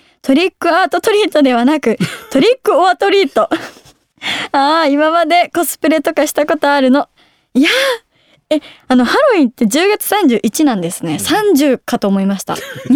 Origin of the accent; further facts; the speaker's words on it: Aichi, Japan; 私愛知県出身なので愛知県関連のキャッチフレーズにしようと思って